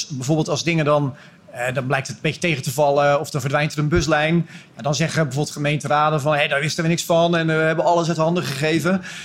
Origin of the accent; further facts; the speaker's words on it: South Holland, Netherlands; accent: Rotterdam; Nou hoor ik steeds mijn Rotterdamse tongval, zeg maar.